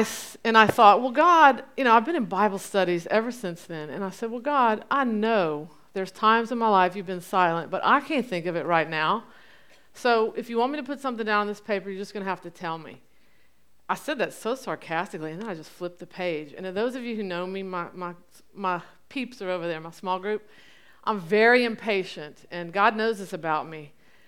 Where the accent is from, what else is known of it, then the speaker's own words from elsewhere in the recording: Lafayette, United States; But Don moved me back home to my hometown. I'm so happy to be back in Lafayette.